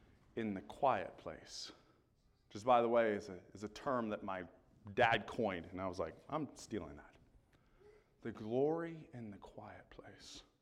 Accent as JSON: {"language": "English", "region": "California", "country": "United States", "tie": "born or raised there", "said": "I grew up in Southern California."}